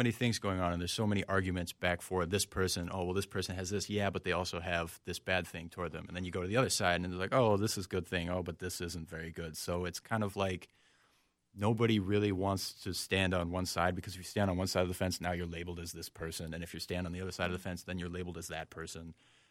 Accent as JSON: {"language": "English", "region": "Iowa", "country": "United States", "said": "No, I'm actually from Iowa."}